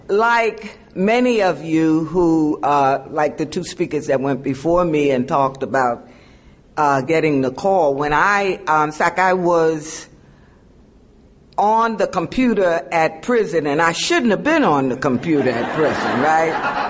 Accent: New York, United States; And as I said, yes, I was born and bred in Harlem. I'm an only child.

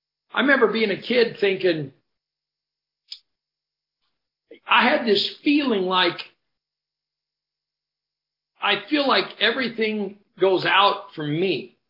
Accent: Henderson, United States; I grew up, and as I'd said, I grew up here in Henderson, and it was a charm.

